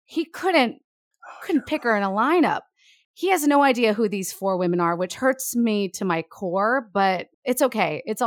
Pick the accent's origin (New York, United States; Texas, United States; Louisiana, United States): New York, United States; And then seeing it again in my 20s, single, being a New Yorker.